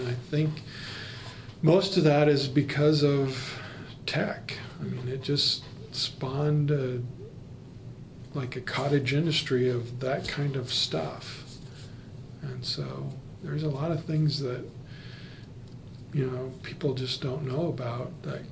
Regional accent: Pendleton, Oregon, United States; Yeah, I was a country boy, you know. I grew up in Pendleton. I cut wheat for a living, you know, did farmer rancher type stuff, and you know, it's a town of 10,000 people

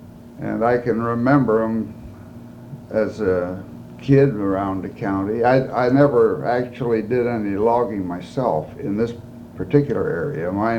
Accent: Portland, United States; born there; Well, I was born in Portland. My father before me was born in Portland, and he was a doctor, an obstetrician.

